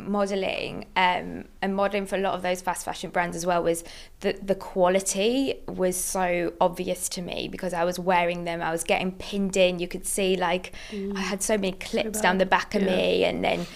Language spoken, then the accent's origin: English; Middlesbrough, North East England, United Kingdom; well, I'm from Middlesbrough